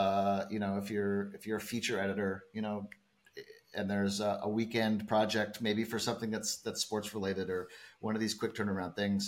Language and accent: English; Missouri, United States; Growing up in Missouri